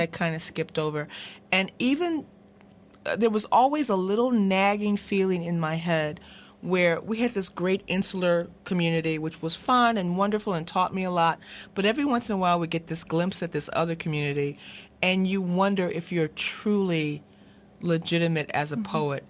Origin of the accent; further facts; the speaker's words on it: Chicago, Illinois, United States; I'm originally from Chicago